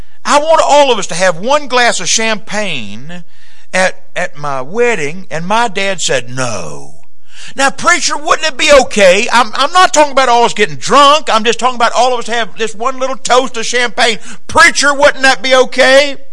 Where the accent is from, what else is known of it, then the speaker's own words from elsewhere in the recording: the South, United States; Y'all, I'm from the South, y'all.